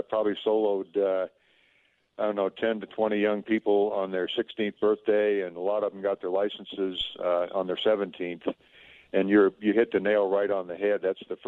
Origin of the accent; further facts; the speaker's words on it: Memphis, Tennessee, United States; also born or lived in Georgia / Wisconsin / Chicago; I was born in Georgia during the war, and we moved to Wisconsin, and I spent the majority of my elementary school and early high school in Memphis, then moved to Chicago, graduated from high school in one of Chicago's suburbs